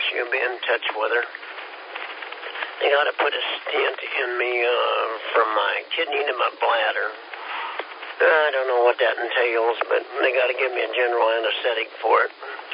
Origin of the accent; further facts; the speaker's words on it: Kansas, United States; We've been here 15 years, and I'm still not used to it, and we're from Kansas, so we're a little slow.